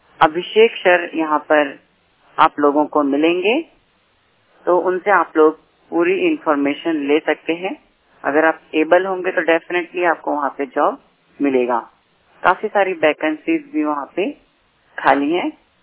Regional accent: Gorakhpur, Uttar Pradesh, India; और मैं यूपी गोरखपुर से हूँ

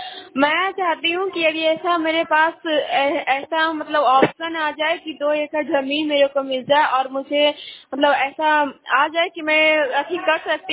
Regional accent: Hilsa, Bihar, India; मैं कुर्मिया विभाग की रहने वाली हूँ, हिलसा मेरा मतलब पड़ता है और नालंदा जिला के हूँ।

